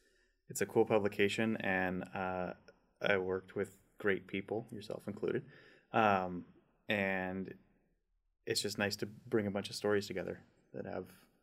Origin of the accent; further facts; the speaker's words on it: French Gulch, California, United States; And I'm from that area. I'm from French Gulch, which is a tiny mountain town. The sign on the post office says population 325, give or take a few. So it, very small old mining town, and it's in these dry hills